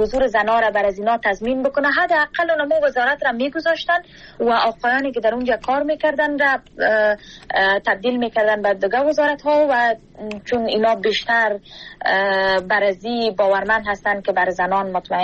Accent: Kabul, Afghanistan; moved away; ما مکلف و مجبور برازی شدیم که باید شهر کابل را یا افغانستان را رها بکنیم به خاطر زنده ماندن خود،

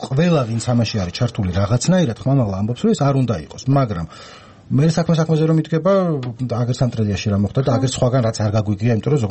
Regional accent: Baghdati, Imereti, Georgia; მე ხა ბაღდათიდან ვარ, მაქ იქ სახლიდან ყოფილვარ

